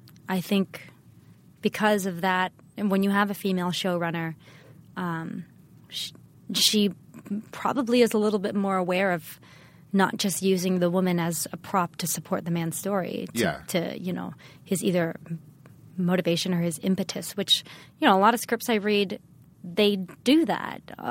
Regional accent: United States; So, and I am Taiwanese American

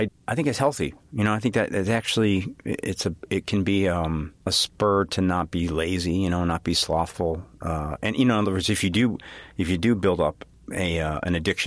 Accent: Chicago, Illinois, United States; I'm from Chicago, so I kind of know the grid

